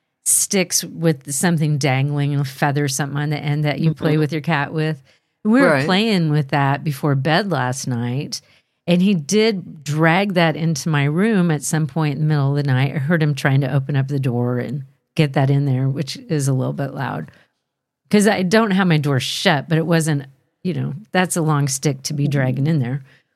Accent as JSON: {"language": "English", "region": "Ohio", "country": "United States", "tie": "born there", "lives_now": "Massachusetts, United States"}